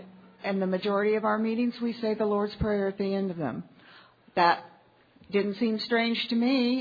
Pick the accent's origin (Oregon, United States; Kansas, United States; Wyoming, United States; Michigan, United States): Kansas, United States; I sobered up in Kansas, and Kansas is Bible Belt America.